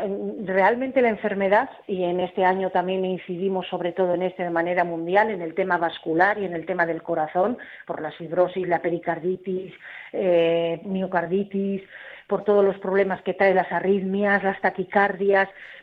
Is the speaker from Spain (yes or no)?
yes; Getxo, Basque Country, Spain; he hablado con ellos precisamente porque yo soy de Guecho